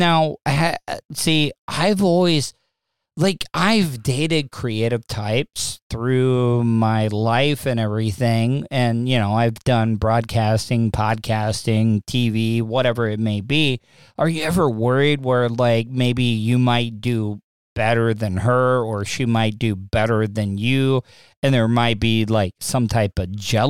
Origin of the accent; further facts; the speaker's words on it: the South, United States; like growing up in the South, we talked about that. When you grow up in the South, because growing up, I've done radio broadcasting